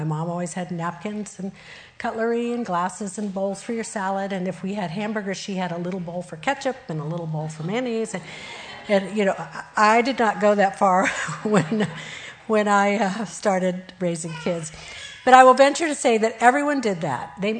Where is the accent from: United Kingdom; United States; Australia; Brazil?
Brazil; So I grew up in Brazil, and help was easy to get, inexpensive.